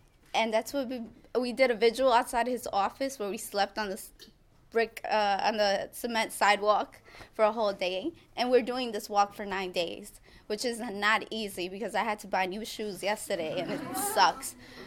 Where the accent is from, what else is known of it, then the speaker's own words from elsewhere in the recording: Brooklyn, New York, United States; I grew up in Brooklyn.